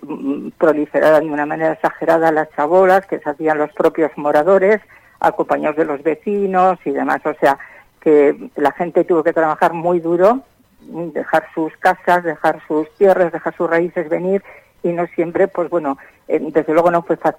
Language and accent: Spanish; Plentzia, Basque Country, Spain; born there; now in Bilbao, Spain; nací en Plencia y vivo en Bilbao. Nací en el año 1946, o sea que tengo unos cuantos años